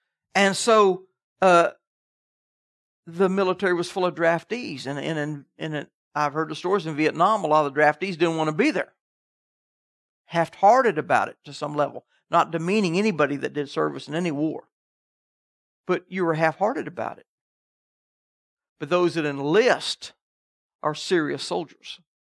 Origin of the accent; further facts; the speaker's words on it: Tennessee, United States; I just returned from my hometown in Tennessee that has been overrun with much drug operation.